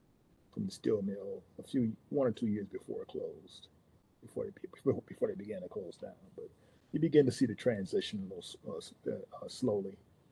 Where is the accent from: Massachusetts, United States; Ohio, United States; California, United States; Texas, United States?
Ohio, United States; Youngstown; also born or lived in Ravenna; I grew up in Youngstown. Born in Ravenna, but I grew up in Youngstown for the most part.